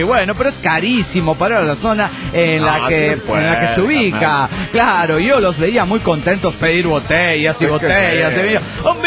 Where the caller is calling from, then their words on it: New York, United States; de New York, Estados Unidos